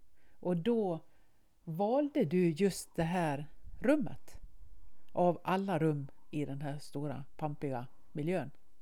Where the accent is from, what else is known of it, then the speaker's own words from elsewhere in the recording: Dalarna County, Sweden; accent: Dalarna dialect; Jag har alltid lite svårt med betoningarna. Tror det har med mitt dalmål att göra.